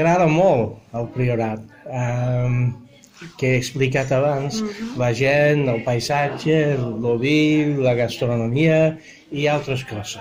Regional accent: Bury, North West England, United Kingdom; Catalan is a second language; now in Spain; Jo sóc d'un poble al nord de Manchester que es diu Bury.

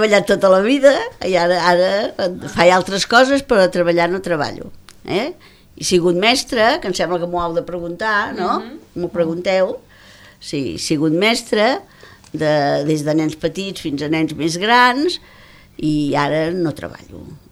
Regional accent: Tarragona, Catalonia, Spain; born there; De Tarragona. Jo vaig néixer a Tarragona.

